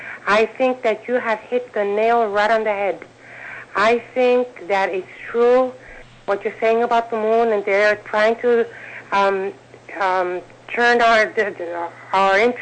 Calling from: California, United States; Hey, Kevin … I'm calling from California.

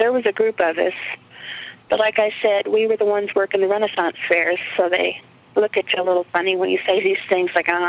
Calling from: Denver, Colorado, United States; I'm calling from Denver.

